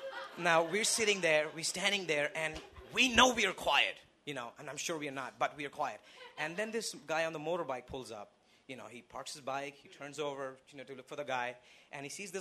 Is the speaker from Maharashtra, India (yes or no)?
yes; Mumbai, Maharashtra, India; So, I'm from India, clearly, right? All right. So, I come from Mumbai